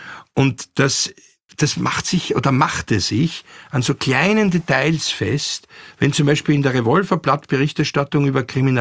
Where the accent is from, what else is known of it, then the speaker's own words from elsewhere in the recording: Austria; Was bei uns in Österreich vielleicht besonders ausgeprägt ist die Fähigkeit, mit anderen zu sprechen, ohne sie zu integrieren, ohne sie zu zwingen, so zu sein wie wir.